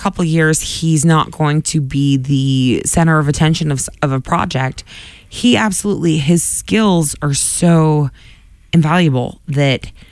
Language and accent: English; Massachusetts, United States; I'm not trying to be boastful here about my home state, but Massachusetts has the unique position